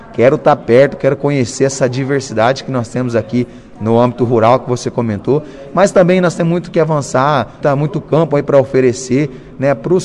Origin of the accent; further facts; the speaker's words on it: Açaí, Paraná, Brazil; eu sou natural de Açaí, Sérgio, mas comecei em São Sebastião da Moreira, tenho uma parte da minha família lá também, aqui no norte do Paraná.